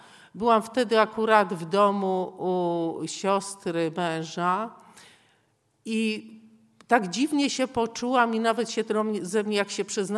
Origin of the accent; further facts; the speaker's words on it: Białogard, West Pomeranian Voivodeship, Poland; Ja pochodzę z Białogardu, to jest taka miejscowość na Pomorzu.